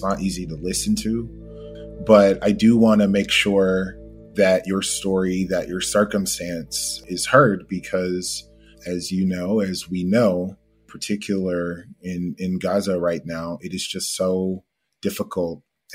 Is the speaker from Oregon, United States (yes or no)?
no; Georgia, United States; growing up in the South, growing up as the son of a plantation here in Georgia